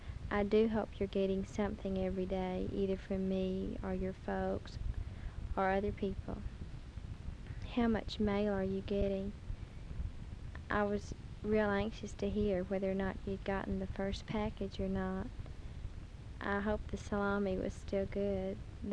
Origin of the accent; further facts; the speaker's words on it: Texas, United States; there'll be no doubt I'm from Texas.